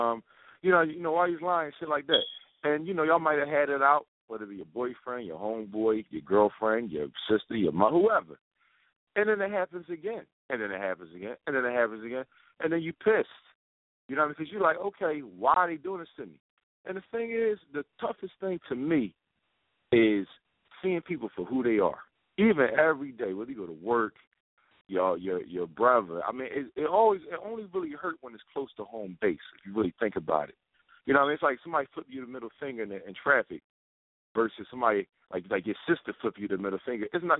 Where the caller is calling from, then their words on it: Philadelphia, Pennsylvania, United States; I'm calling from South Philly.